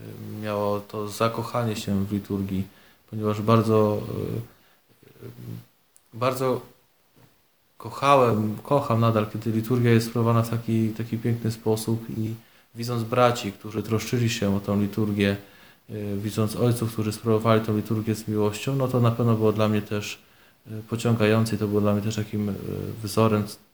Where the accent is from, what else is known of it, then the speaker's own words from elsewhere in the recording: Teresin, Masovian Voivodeship, Poland; born there; gdzie się urodziłem się w Teresinie, więc parafia Niepokalanów, więc styczność z franciszkanami miałem od zawsze